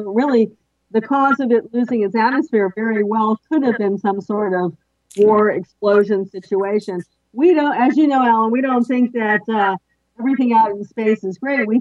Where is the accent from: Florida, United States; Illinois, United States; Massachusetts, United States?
Florida, United States; I mean, I grew up off near Florida